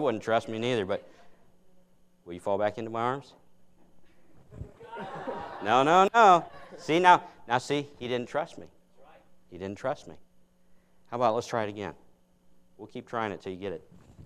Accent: United States; I know none of you people in here have any bills, amen? We're from America.

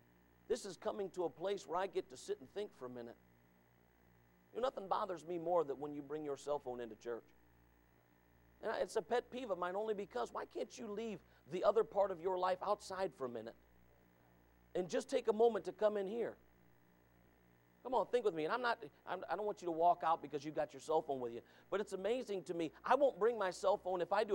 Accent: United States; I don't want to be European. I'm American.

